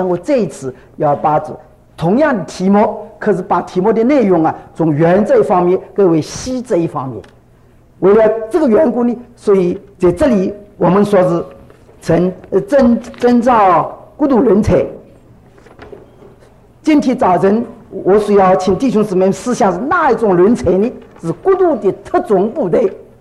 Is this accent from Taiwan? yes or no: no; China; 但无论如何，我们中国人，台湾今天是一个复兴的基地